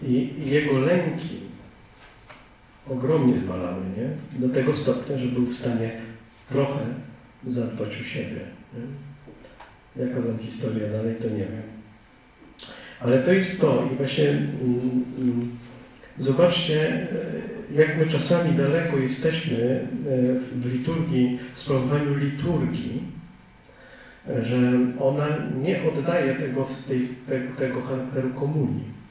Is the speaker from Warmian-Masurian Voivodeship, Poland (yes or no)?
no; Gdańsk, Pomeranian Voivodeship, Poland; tu jestem u brata, że w ogóle jestem z Gdańska